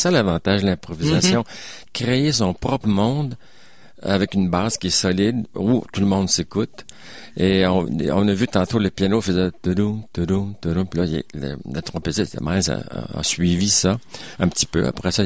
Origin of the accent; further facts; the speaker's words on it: Quebec City, Quebec, Canada; je suis un Québécois de naissance à Limoilou. Et j'ai passé toute ma vie ici, j'ai enseigné ici, même si j'ai joué en Europe, c'était quelques mois dans ma vie.